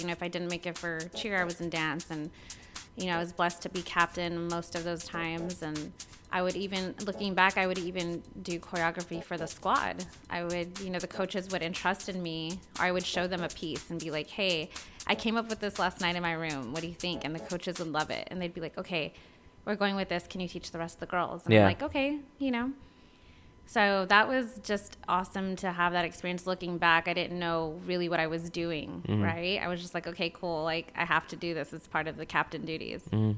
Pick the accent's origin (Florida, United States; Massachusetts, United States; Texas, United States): Texas, United States; Pearsall; now in San Antonio, United States; So I'm originally born and raised in Pearsall, Texas, not too far from where you're from.